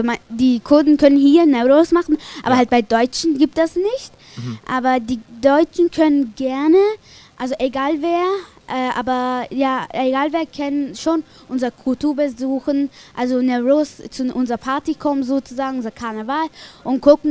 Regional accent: Kurdistan, Syria; German is a second language; ich komme aus Kurdistan, von Syrien.

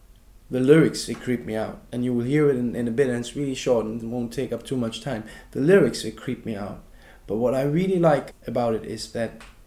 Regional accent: East Germany, Germany; English is a second language; And me as an example, I'm from East Germany.

